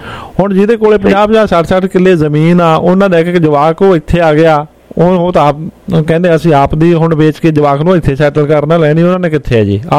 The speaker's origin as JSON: {"language": "Punjabi", "region": "Punjab", "country": "India", "tie": "born or raised there", "moved": "yes", "lives_now": "Canada", "said": "ਇਹ ਵੀ ਆ ਪੰਜਾਬ ਦੇ ਵਿੱਚ, ਕਿਉਂਕਿ ਜੇ ਮੈਂ ਆਪਣੇ ਏਰੀਏ ਦੀ ਗੱਲ ਕਰਾਂ, ਮੈਂ ਆਪਣੇ ਪਿੰਡ ਦੀ ਗੱਲ ਕਰ ਲੈਣਾ"}